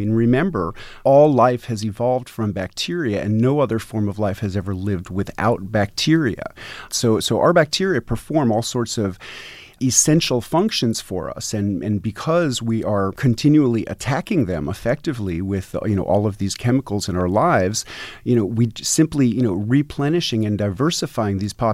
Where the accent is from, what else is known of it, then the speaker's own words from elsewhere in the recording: New York City, New York, United States; Well, I'm growing up in New York City, one of my very favorite foods were sour pickles, what some people might know as kosher dills.